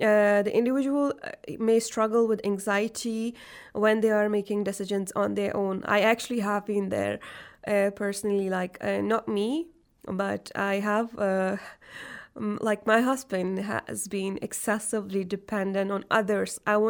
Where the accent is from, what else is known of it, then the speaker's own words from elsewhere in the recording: India; Like, for example, like I come from India, and in those cultures